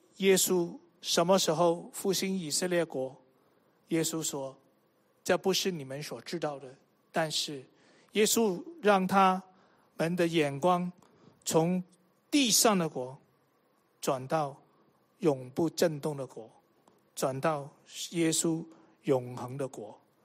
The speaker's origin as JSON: {"language": "Chinese", "country": "Hong Kong", "said": "特别现在我在香港，因为我从香港来的"}